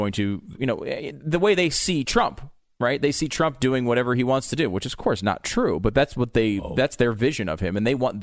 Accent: Connecticut, United States; I could say that growing up in Connecticut, largely, I don't think I would have, you know, if I wasn't in this business, I wouldn't have any interest or knowledge about what a semi-automatic weapon was.

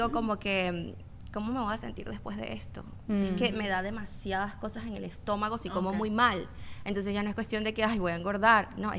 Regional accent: Venezuela; moved away; yo vengo de Venezuela y en Venezuela se come arepa frita

